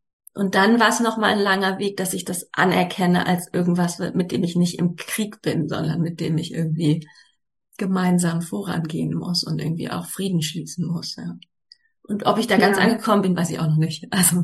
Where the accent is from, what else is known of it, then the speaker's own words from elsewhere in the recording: North Rhine-Westphalia, Germany; Ich komme aus der Nähe von Bielefeld, also Kreis Lippe wohne ich